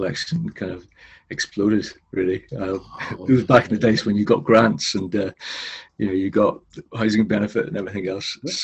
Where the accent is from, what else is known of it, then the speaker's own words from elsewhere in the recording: Northern Ireland, United Kingdom; I grew up in Northern Ireland, that's, you know, quite religious.